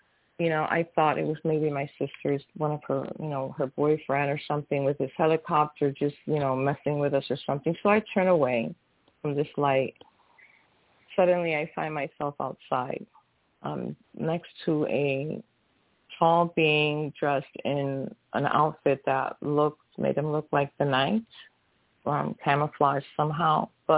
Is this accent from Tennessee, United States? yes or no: no; Hartford, Connecticut, United States; moved away as an adult; also born or lived in New Britain; now in Florida, United States; So I'm originally from Connecticut. I'm born in Hartford. I was there till I was about 14, and then we moved to a town called New Britain, and I lived there until I was about 20, no, actually 30, and then we moved here to Florida.